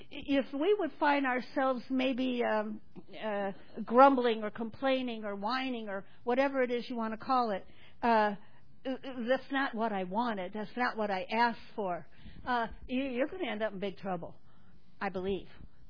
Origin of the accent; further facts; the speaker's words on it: United States; you know what, as an American, I shake in my boots looking around.